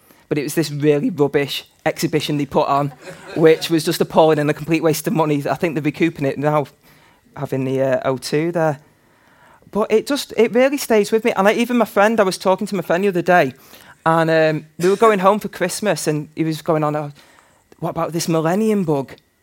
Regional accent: Manchester, North West England, United Kingdom; now in Liverpool, United Kingdom; crossover point where I've spent more of my life in Liverpool than I have in Manchester. Yay. And as a Mancunian, that makes me nervous.

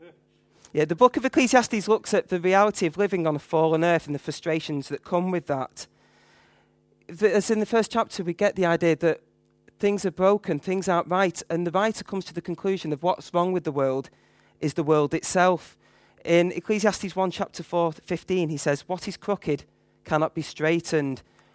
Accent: Manchester, North West England, United Kingdom; I'm a miserable Mancunian. I'm from Manchester and people from Manchester aren't known for their sunny disposition.

